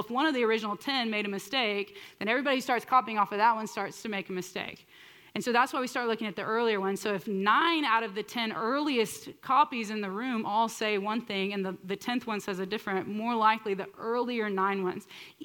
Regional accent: California, United States; I'm also from California.

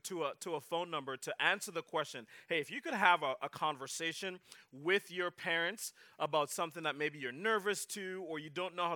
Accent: Jamaica; and I was from Jamaica

